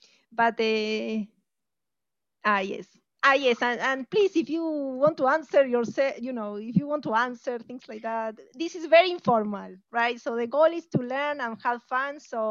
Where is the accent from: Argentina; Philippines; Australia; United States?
Argentina; English is a second language; I'm from Argentina, so I speak Spanish, actually, probably better than English